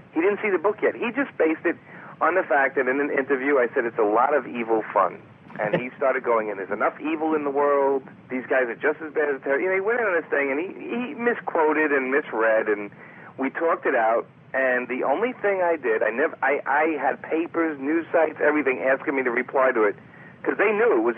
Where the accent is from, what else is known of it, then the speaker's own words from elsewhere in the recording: Brooklyn, New York, United States; Now, I'm a guy from Brooklyn my whole life.